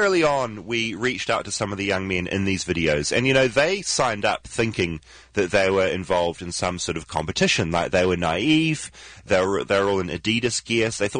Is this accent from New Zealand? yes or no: yes; New Zealand; The better one. Clearly I'm from New Zealand. Can't you tell from my accent?